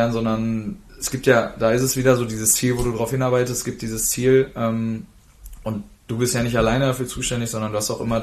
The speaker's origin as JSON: {"language": "German", "town": "Dortmund", "region": "North Rhine-Westphalia", "country": "Germany", "said": "Ich war das erste Mal von zu Hause weg. Ich komme halt aus Dortmund ursprünglich."}